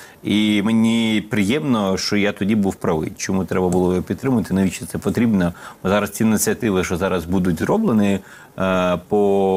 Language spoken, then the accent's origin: Ukrainian; Lviv, Lviv Oblast, Ukraine; А сам я зі Львова, звичайно.